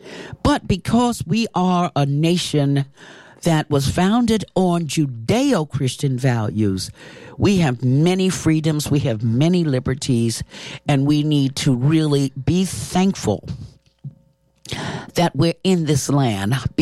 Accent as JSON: {"language": "English", "town": "Harlem", "region": "New York", "country": "United States", "said": "from Harlem."}